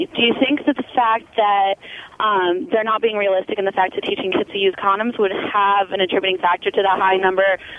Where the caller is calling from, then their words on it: Wasilla, Alaska, United States; I'm calling from Wasilla